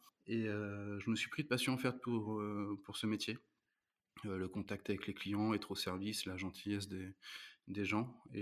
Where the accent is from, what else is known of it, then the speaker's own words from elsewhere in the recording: Rouen, Normandy, France; j'ai 34 ans. Je suis né à Rouen, j'ai grandi à Rouen. Je suis issu d'une famille assez populaire.